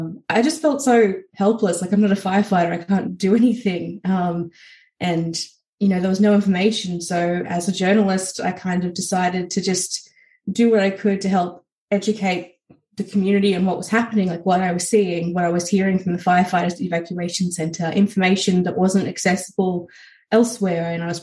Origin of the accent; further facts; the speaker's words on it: Batemans Bay, New South Wales, Australia; I grew up on the New South Wales South Coast in Batemans Bay and around Batemans Bay. And I'd moved away for jobs and uni and so on. But I was living in Melbourne at the time.